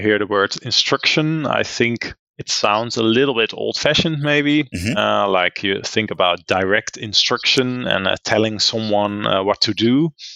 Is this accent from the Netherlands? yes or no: yes; Netherlands; I'm from the Netherlands.